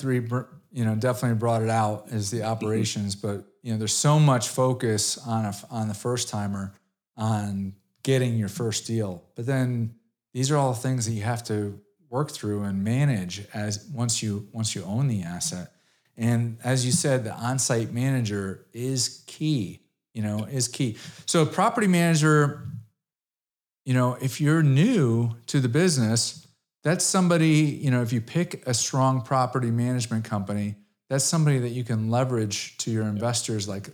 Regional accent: Brookfield, Connecticut, United States; So I grew up in Brookfield, Connecticut.

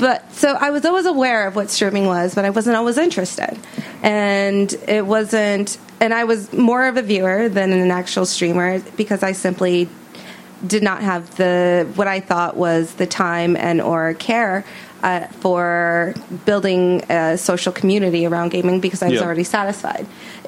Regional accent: Minnesota, United States; for me, it was living and growing up in Minnesota, there's just not a lot of things that you can do, especially during the winter months.

